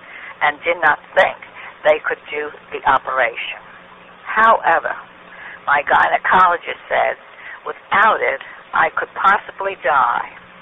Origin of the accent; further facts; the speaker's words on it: Trenton, New Jersey, United States; I am from Trenton, New Jersey.